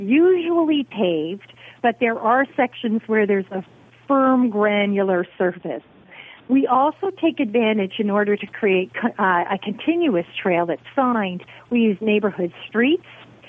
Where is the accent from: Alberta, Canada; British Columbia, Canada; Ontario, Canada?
Ontario, Canada; Sault Ste. Marie; born there; Of course, I was born in the Sioux, and you know, you have Sioux, Michigan.